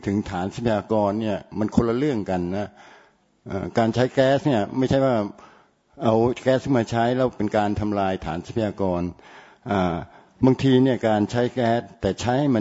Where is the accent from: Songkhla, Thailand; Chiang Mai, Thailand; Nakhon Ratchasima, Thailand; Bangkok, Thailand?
Songkhla, Thailand; ผมในฐานะที่เป็นคนสงขลาด้วยขอยืนยันและข้อเห็นด้วยนะ